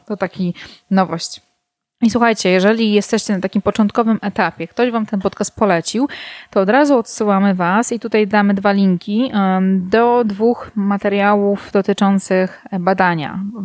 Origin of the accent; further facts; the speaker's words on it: Warsaw, Masovian Voivodeship, Poland; born there; now in Ełk, Poland; Urodziłam się oryginalnie w Warszawie. Od 8 mniej więcej lat mieszkam na Mazurach w Ełku